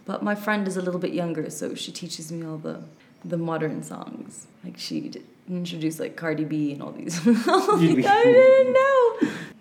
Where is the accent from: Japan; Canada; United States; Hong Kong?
Hong Kong; also born or lived in Philippines / Australia / United Kingdom; Yeah, I was born in Hong Kong and then I did primary school in the Philippines and then secondary school back in Hong Kong and then a bit of studies in Australia.